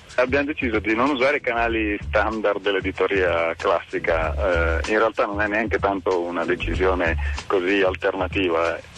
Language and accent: Italian; Vetralla, Lazio, Italy; io sono di Vetralla